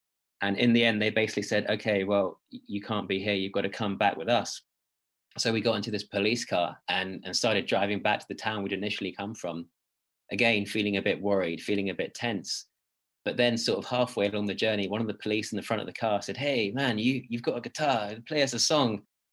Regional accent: United Kingdom; You know, we're just travelers going to this national park. We're from Britain.

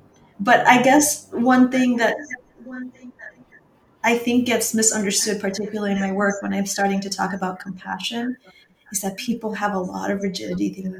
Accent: Sri Lanka; now in United States; I'm married to a Polish man. I'm from Sri Lanka. I'm practicing Tibetan Buddhism in America. I lived everywhere.

